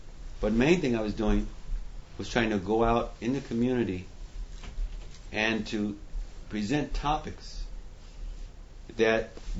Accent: United States; practically every country in the world I go to, except America. And I'm American.

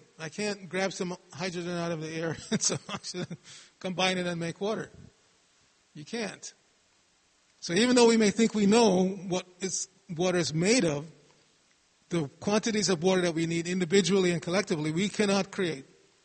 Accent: New York, United States; I grew up in New York and I had a lot of Jewish friends

